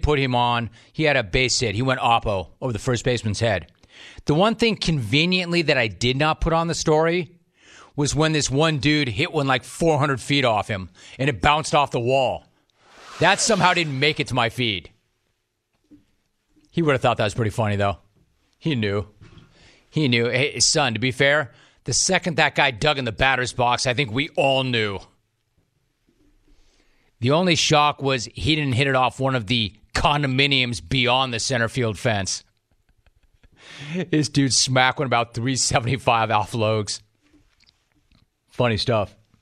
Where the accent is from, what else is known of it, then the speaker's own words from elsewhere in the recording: Lexington, Kentucky, United States; You know the world is weird when the football coach of my hometown Kentucky Wildcats is mentioned as a candidate for LSU, OU, and other top jobs.